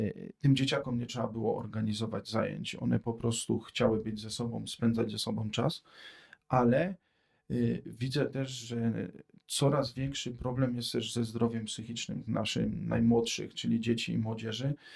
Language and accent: Polish; Katowice, Silesian Voivodeship, Poland; mieszkam i od urodzenia żyję w Murckach. Dzielnicy naprawdę można powiedzieć trochę zapomnianej przez samych mieszkańców Katowic z innych części, ale też przez władzę.